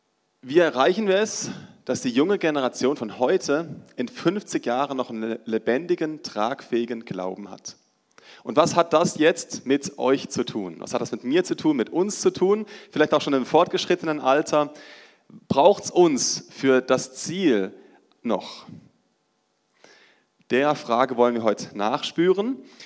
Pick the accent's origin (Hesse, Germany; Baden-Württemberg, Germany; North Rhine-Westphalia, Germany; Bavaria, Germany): Baden-Württemberg, Germany; now in Muttenz, Switzerland; Wir wohnen seit 8,5 Jahren in Muttenz. Wir sind ursprünglich aus Deutschland, gerade über die Grenze rüber, im Dreiländereck groß geworden